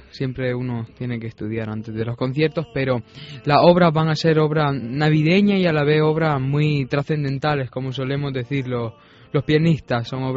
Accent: Cáceres, Extremadura, Spain; me gusta tocar en Cáceres, ya que es mi tierra

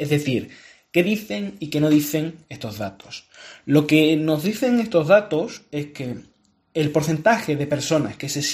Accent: Extremadura, Spain; la mayoría de los extremeños nos ubiquemos entre sentirnos tan españoles como extremeños.

